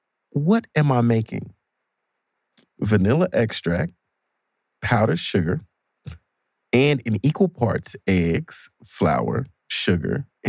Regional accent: Chicago, Illinois, United States; I'm from Chicago, and that still, plays out.

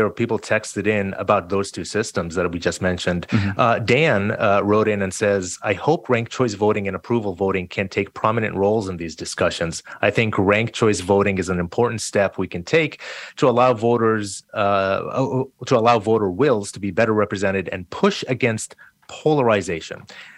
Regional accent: Jordan; now in United States; I came to the States in 94. I'm an immigrant. I'm Palestinian, but I was born and raised in Jordan. And I got my citizenship in July of 2001.

